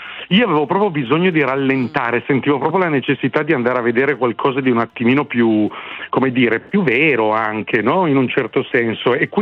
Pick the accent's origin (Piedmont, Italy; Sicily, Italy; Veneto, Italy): Piedmont, Italy; Turin; a Torino, che è l'altra mia casa natale, perché io sono torinese